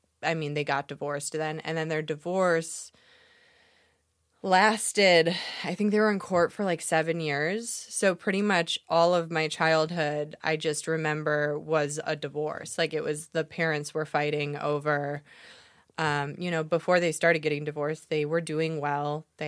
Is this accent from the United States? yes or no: yes; Big Bend, Wisconsin, United States; I grew up in a little town called Big Bend, Wisconsin. It's a truck stop of a town. It's 1,200 people. It's right outside of Milwaukee.